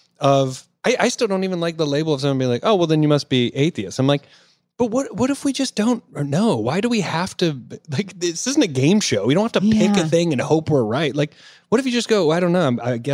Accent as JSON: {"language": "English", "town": "Greenville", "country": "United States", "tie": "born or raised there", "said": "Well, I grew up in Greenville."}